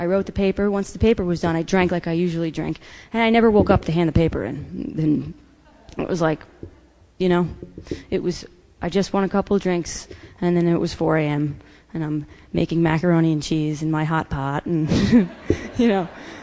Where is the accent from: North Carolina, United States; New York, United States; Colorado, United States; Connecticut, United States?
New York, United States; I was growing up on Long Island, and it was a pain in the neck, and you had to drive to Queens to get alcohol.